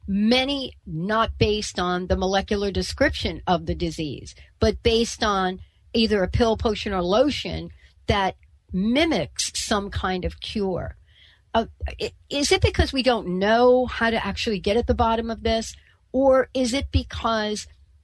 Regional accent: New Jersey, United States; I grew up in New Jersey, right?

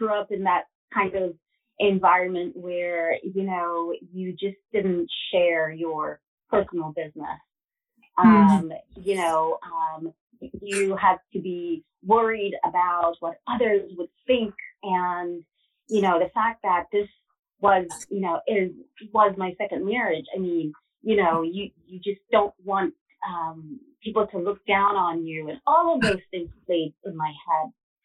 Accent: Virginia, United States; from Virginia.

